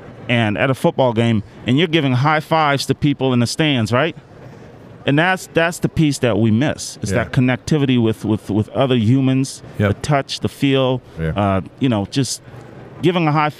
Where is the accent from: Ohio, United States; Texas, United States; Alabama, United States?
Ohio, United States; Columbus; when I'm from Columbus, Ohio, so it's big Buckeye country, right?